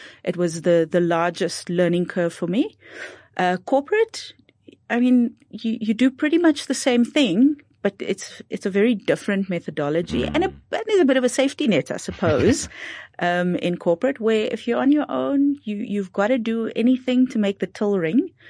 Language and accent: English; Cape Town, Western Cape, South Africa; I grew up, I was born in Cape Town, in the home that my folks still stay in.